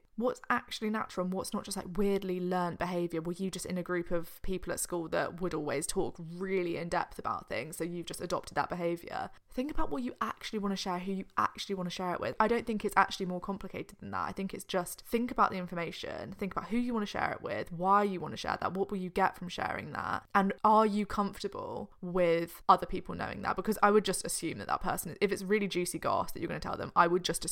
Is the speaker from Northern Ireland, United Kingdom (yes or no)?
no; South East England, United Kingdom; I'm from Oxfordshire.